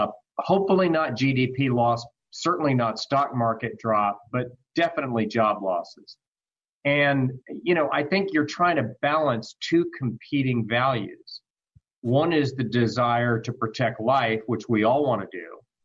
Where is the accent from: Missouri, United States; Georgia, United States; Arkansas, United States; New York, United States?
Georgia, United States; In my home state of Georgia, we began reopening about a week and a half ago.